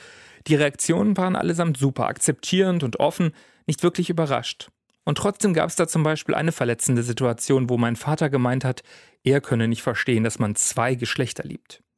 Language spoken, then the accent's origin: German; Bavaria, Germany; ich bin auf dem Land aufgewachsen, in einer katholischen Kleinstadt in Bayern.